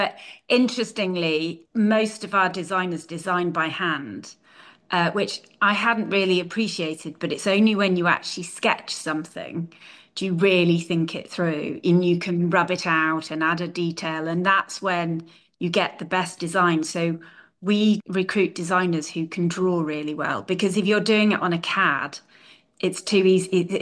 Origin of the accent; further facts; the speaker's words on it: North West England, United Kingdom; But yes, I grew up on the Pennines above Manchester.